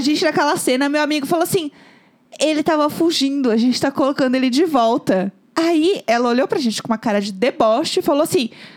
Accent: São Paulo, Brazil; E, né, a gente é de São Paulo, mora aqui

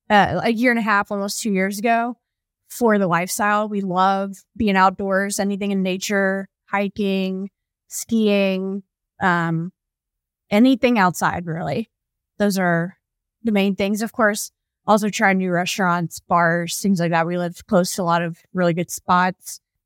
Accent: Louisville, Kentucky, United States; also born or lived in Lexington; I was born in Lexington, grew up in Louisville, and had a pretty solid childhood growing up.

